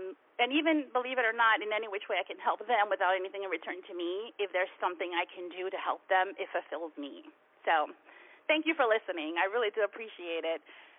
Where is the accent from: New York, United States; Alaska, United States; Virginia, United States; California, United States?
New York, United States; Brooklyn; born there; I was born in Brooklyn, you know, and all of my life, you know, raised by a single mom